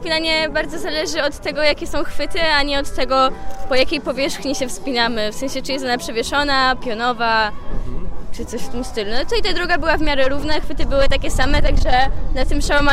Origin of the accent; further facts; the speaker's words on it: Kraków, Lesser Poland, Poland; jestem z Krakowa.